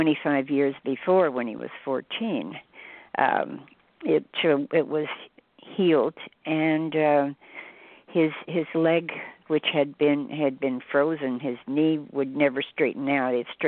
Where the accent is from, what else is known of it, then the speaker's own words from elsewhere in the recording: Southern US, United States; I grew up in the Bible Belt, and there wasn't, you know, there weren't healers around